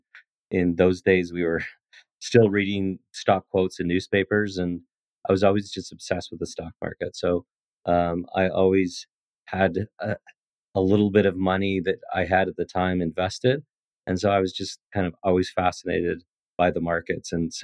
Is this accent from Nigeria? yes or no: no; Calgary, Alberta, Canada; I mean, one thing that's important is I'm from Calgary, which is similar to Texas or a Houston or a Dallas, a lot of entrepreneurial spirit.